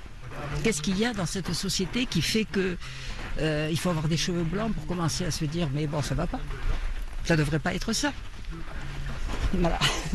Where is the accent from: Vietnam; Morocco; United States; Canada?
Morocco; Meknes, Fès-Meknès; born there; Une raison affective, parce que je suis née au Maroc, à Meknès. Et donc, c'était l'appel du pays.